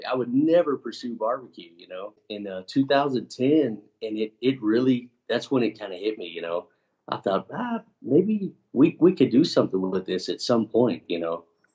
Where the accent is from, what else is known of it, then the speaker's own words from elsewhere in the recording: Katy, Texas, United States; No, I actually grew up in Katy, Texas, down south, outside of Houston.